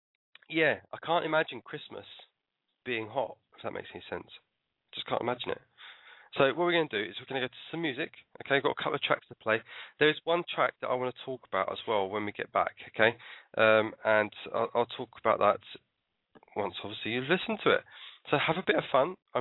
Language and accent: English; London, United Kingdom; he's Welsh and I'm English, and I'm from London.